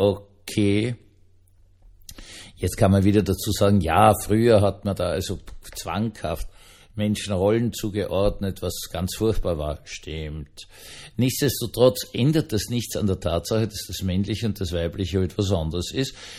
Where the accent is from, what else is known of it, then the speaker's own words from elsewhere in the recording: Vienna, Austria; Ich bin ja de facto im Tiergarten Schönbrunn aufgewachsen